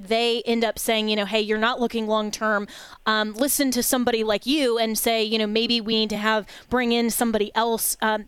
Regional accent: Florida, United States; I'm so very proud of my home state and the preparedness here

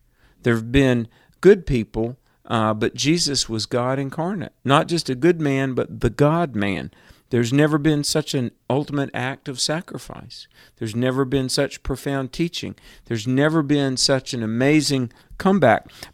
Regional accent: North Carolina, United States; Day before yesterday, in my home state of North Carolina, in fact, in right near where I live, a young girl got bitten by a snake

